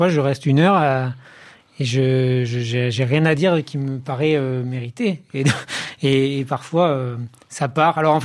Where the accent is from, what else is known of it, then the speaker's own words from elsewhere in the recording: Nouvelle-Aquitaine, France; dans un petit village de Dordogne, tout près de là où j'ai grandi